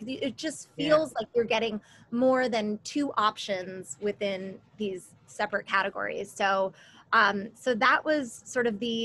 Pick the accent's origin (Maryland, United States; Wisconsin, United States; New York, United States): New York, United States; also born or lived in New Jersey; now in Los Angeles, United States; I'm originally from the Northeast and I grew up in New York and New Jersey and have family in Connecticut and New England.